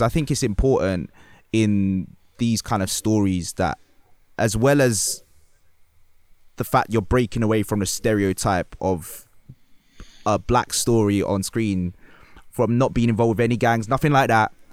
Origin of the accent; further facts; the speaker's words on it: London, United Kingdom; I grew up in London in the 90s.